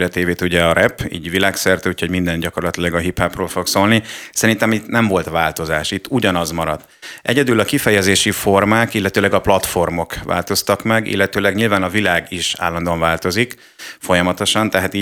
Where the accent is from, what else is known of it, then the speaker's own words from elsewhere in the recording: Budapest, Hungary; De hát valljuk be, én Budán nőttem fel.